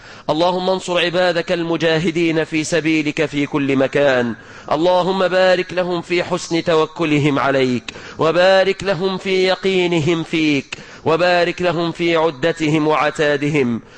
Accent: Egypt

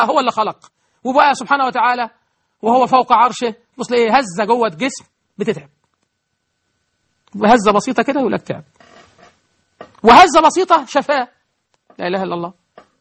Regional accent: Egypt; اللهم اجعل بلدنا مصر بلد أمن وأمان

